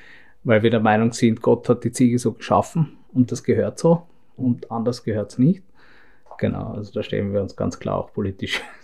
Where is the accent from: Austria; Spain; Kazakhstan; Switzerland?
Austria; Vienna; born there; Ich bin ein Wiener Piefke, sozusagen, wenn man das so sagen darf. Ja. Genau. Ursprünglich kommt meine Familie aus Deutschland, ich bin in Wien geboren.